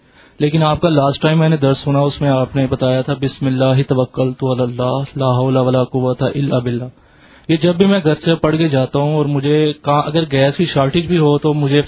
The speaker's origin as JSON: {"language": "Urdu", "town": "Gujranwala", "region": "Punjab", "country": "Pakistan", "said": "میں گجرانوالہ سے آیا ہوں."}